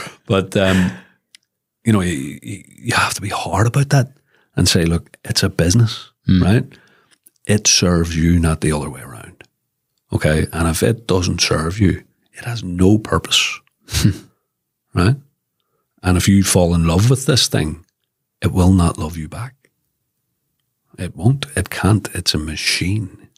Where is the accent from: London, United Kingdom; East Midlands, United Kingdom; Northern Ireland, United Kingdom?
Northern Ireland, United Kingdom; Belfast; to come from where Belfast has been, right, which I remember profoundly. I grew up in Tweddle Avenue in the Ardoin interface.